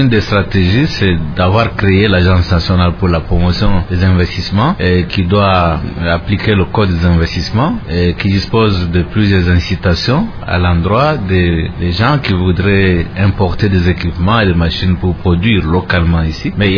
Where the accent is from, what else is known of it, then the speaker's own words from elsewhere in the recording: DR Congo; nous devons nous mobiliser en tant que Congolais.